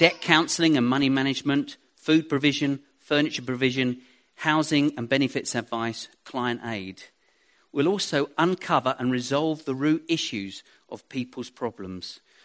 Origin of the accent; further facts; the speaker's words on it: Haverhill, East of England, United Kingdom; I grew up in Haverhill. I played on that estate.